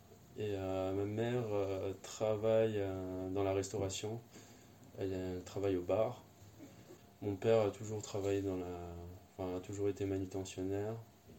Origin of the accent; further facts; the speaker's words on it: Saint-Denis, Île-de-France, France; also born or lived in Pierrefitte-sur-Seine; Alors j'ai grandi en Seine-Saint-Denis, tout d'abord à Saint-Denis, puis à Pierrefitte-sur-Seine, juste la ville à côté en fait, et j'y vis toujours.